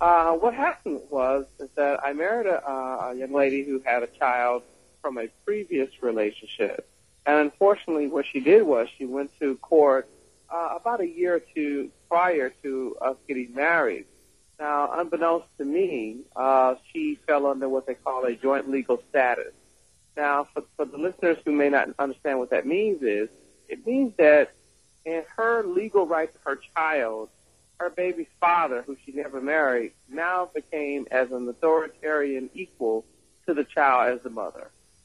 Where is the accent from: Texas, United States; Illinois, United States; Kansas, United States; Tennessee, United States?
Tennessee, United States; Memphis; I'm from Memphis, Tennessee. I'm a surgical podiatrist, former college professor, and I'm basically practicing in my own practice here in Memphis.